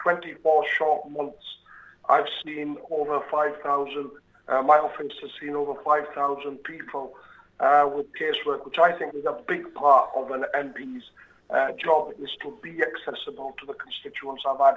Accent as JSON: {"language": "English", "town": "Bradford", "region": "Yorkshire and the Humber", "country": "United Kingdom", "tie": "born or raised there", "said": "I'm born and bred in Bradford. I've lived here my whole life. I have a young family in Bradford now. Bradford is my home."}